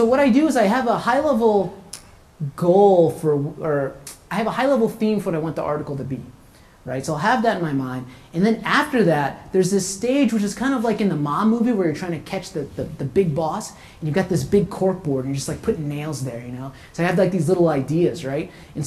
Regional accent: the South, United States; And I feel like I grew up in the South where basically every idea was assumed to be terrible from the get-go.

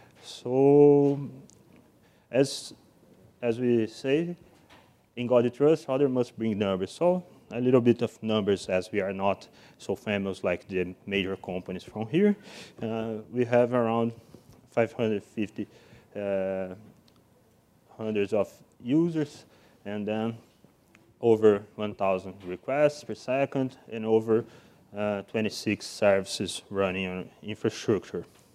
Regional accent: Brazil; English is a second language; I'm from Brazil. I will apologize for any mistakes of spelling, language, and stuff like that.

